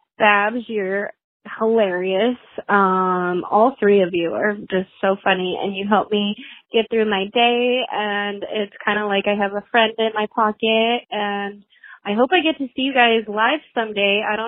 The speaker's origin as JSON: {"language": "English", "town": "San Diego", "region": "California", "country": "United States", "said": "I'm from San Diego. I love you guys."}